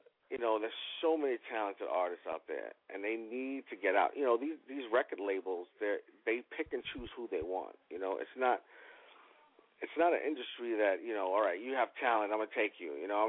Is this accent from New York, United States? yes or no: yes; New York City, New York, United States; also born or lived in California; I grew up in California for a few years, but I was born and raised in New York in Rocksteady Park area.